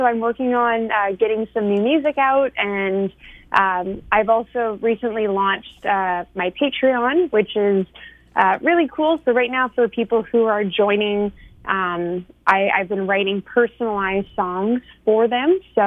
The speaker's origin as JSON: {"language": "English", "region": "West Coast", "country": "Canada", "tie": "born or raised there", "said": "So I grew up in the West Coast, or on the West Coast of Canada, and started traveling down to Nashville about 6 years ago."}